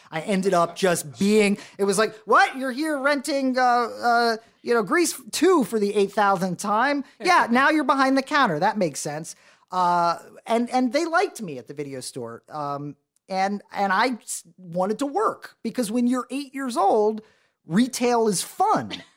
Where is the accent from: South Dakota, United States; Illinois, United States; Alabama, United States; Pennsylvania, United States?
Pennsylvania, United States; Philadelphia; So I'm very much from Philly.